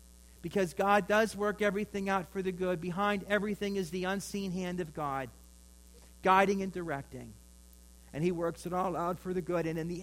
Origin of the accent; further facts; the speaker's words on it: Mill Run, Pennsylvania, United States; Kim and I went to my hometown of Mill Run, PA.